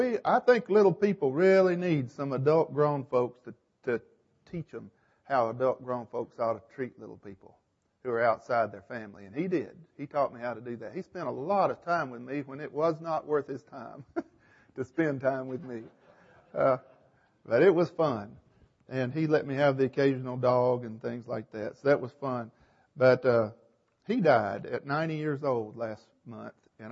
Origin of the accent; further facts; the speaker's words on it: Tennessee, United States; I grew up on the Cumberland Plateau there in Tennessee between Knoxville and Nashville. And it's kind of a mountainous area.